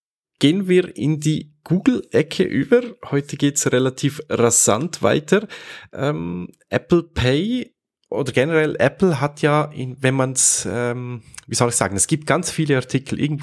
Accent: Switzerland; Also bei euch in Deutschland, bei uns in der Schweiz dürfen sie ja schon

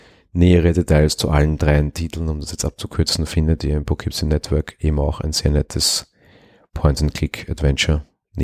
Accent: Vienna, Austria; Als Wiener muss ich dem Spiel sowieso 6 von 5 Sternen geben, weil gleich die erste Mission spielt im alten Wien

